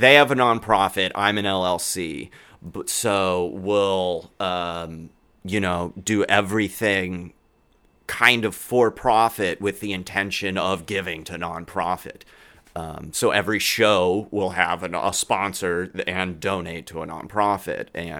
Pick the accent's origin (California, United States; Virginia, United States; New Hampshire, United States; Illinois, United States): Illinois, United States; Palatine; also born or lived in Chicago; I was born in Chicago, but I was raised here. Okay. So I lived in Chicago till I was 8, and that's kind of where I formed all my magical suburban Illinois, you know, memories.